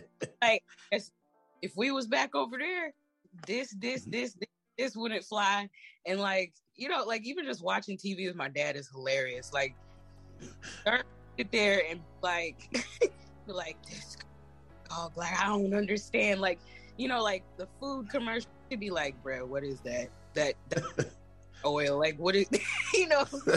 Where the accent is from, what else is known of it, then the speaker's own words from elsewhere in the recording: Indiana, United States; You know, growing up in Indiana, that's pretty much it.